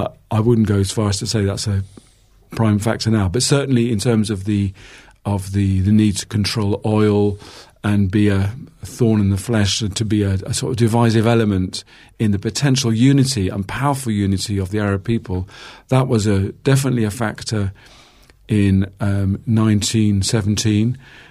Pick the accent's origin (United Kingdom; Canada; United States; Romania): United Kingdom; I should actually know, as a British person, I should know it better.